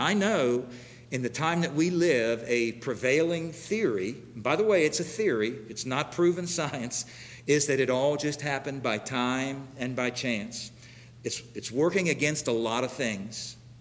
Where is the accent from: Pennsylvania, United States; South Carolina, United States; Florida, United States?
Florida, United States; Hollywood; Back when I was young, I grew up in Hollywood, Florida, we'd go camping down in the Keys, Big Pine Key.